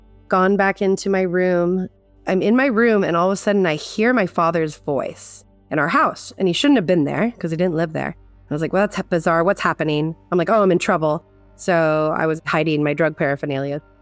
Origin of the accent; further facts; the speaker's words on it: Tucson, Arizona, United States; Also, I'm from Tucson, Arizona. I've never even been in snow.